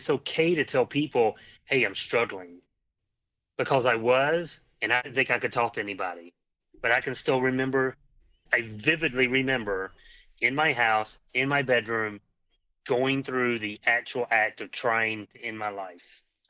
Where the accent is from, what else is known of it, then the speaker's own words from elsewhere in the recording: Florida, United States; also born or lived in North Carolina; we moved away from, I'm originally from North Carolina. We moved away to Florida, where I spent most of my life. And so I moved away from all of my family.